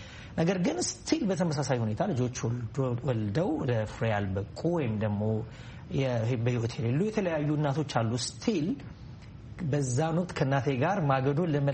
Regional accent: Addis Ababa, Ethiopia; ተወልጄ ያደግኩት በአዲስ አበባ በተለምዶ ፈረንሳይ ለጋሲዮን አካባቢ በሚባል ቦታ ነው። በኑሮ አንስተኛ ከሚባሉ ቤተሰቦች ነው የተወለድኩት። የወታደር ልጅ ነኝ።

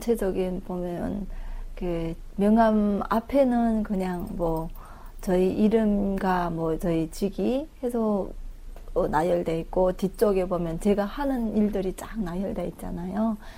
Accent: Ryanggang, North Korea; now in Seoul, South Korea

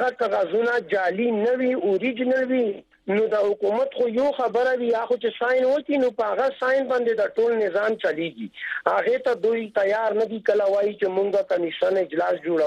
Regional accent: Khyber Pakhtunkhwa, Pakistan; now in Peshawar, Pakistan

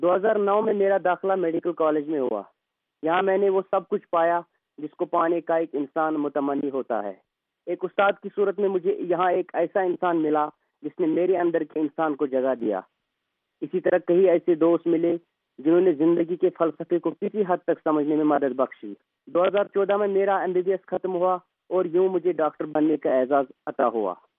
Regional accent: Pulwama, Jammu and Kashmir, India; اور میں Indian occupied Kashmir کے ضلع پلوامہ کا رہنے والا ہوں. میری پیدائش 1991 میں ہوئی.

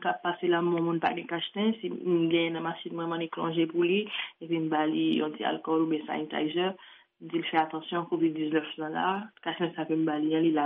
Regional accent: Haiti; Moi-même en tant que haïtienne

